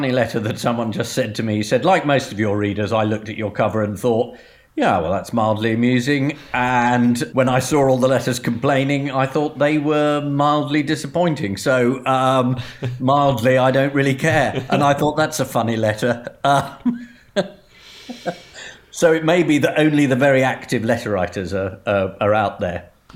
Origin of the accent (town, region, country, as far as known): United Kingdom